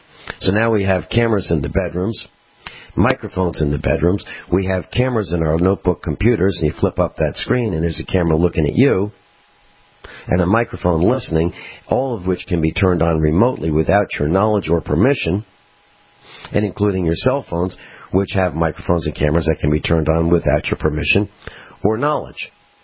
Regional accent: East Coast, United States; When I was growing up on the East Coast, I lived in a neighborhood, and each family had about 1 acre of land.

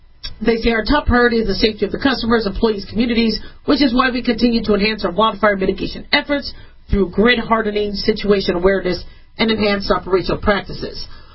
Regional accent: Phoenix, Arizona, United States; also born or lived in California; I was born. And then we couldn't afford to live in California, so we grew up in Phoenix, Arizona.

